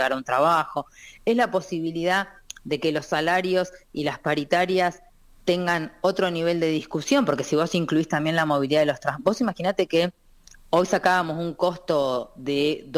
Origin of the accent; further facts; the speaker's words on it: Necochea, Buenos Aires Province, Argentina; born there; De Necochea. Es? Necochea, costa de la provincia de Buenos Aires.